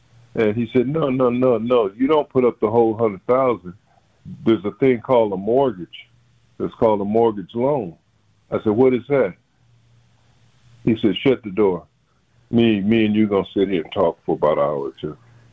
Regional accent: Racine, Wisconsin, United States; I'm from Racine, a sheltered life, from the point of view that I wasn't a worldly person. I didn't have the New York background

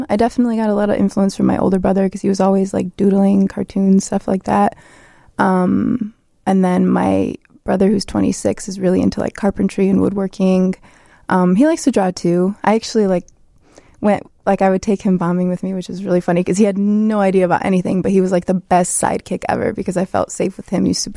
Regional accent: Chicago, Illinois, United States; I am from Chicago. I grew up in Chicago, but my parents are from Poland, and they moved here in the 70s.

